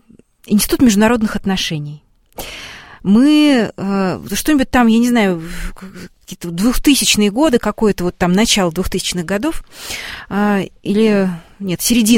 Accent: Kaluga Oblast, Russia; а поскольку родом как раз я из Калужской области

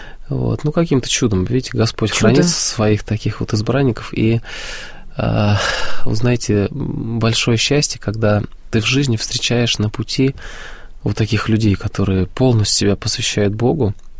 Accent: Moscow, Russia

